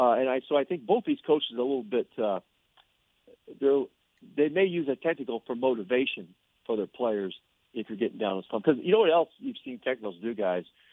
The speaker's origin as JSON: {"language": "English", "town": "Iowa City", "region": "Iowa", "country": "United States", "tie": "born or raised there", "said": "as an Iowa fan, which you guys are, you know, I grew up in Iowa City. I'm an Iowa fan."}